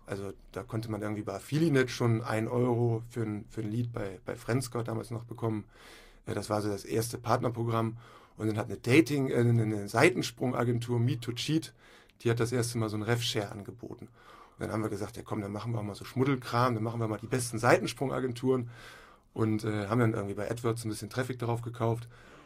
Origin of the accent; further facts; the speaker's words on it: Hamburg, Germany; ich komme auch aus Hamburg, Hamburg-Rahlstedt, und habe da so ganz normal Abitur gemacht